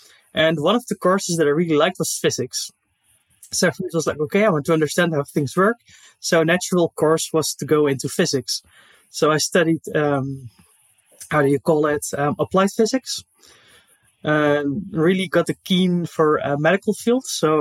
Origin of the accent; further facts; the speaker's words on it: Netherlands; Yeah, so basically I'm from the Netherlands